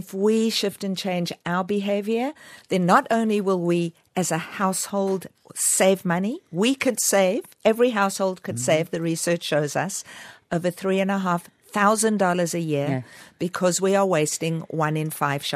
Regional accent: South Africa; born there; Now, you need to know from my accent, I was born in South Africa.

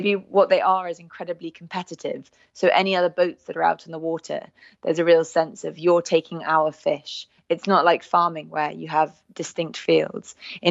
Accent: London, United Kingdom; growing up in London

